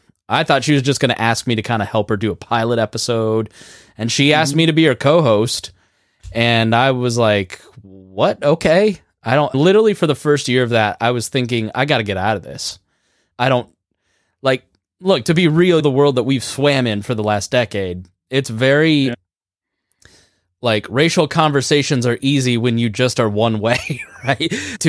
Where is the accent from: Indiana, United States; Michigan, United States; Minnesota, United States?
Indiana, United States; Plainfield; moved to the whitest community on earth, which is my hometown of Plainfield, Indiana